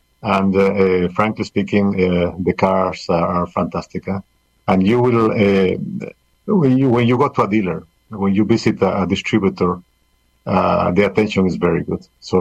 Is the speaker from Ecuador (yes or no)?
yes; Ecuador; I am from Ecuador, a small country in South America, beautiful country. And I have lived in 8 countries. I lived in Colombia, I live in Brazil, I live in Venezuela, in Mexico twice, in Japan also.